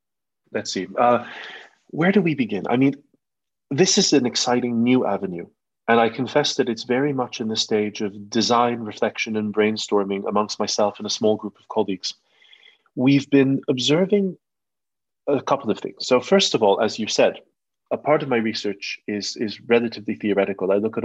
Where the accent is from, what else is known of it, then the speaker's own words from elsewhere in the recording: Canada; I'm originally Canadian, so perhaps there's a North American-centric perspective there